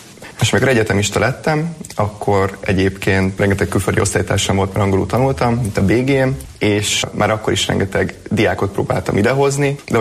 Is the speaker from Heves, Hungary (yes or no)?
yes; Gyöngyös, Heves, Hungary; egy magyar diák vagyok, aki itt kutat, amúgy Gyöngyösről jövök. Ezt mindig úgy mondtam, hogy Pörli, Gyöngyös.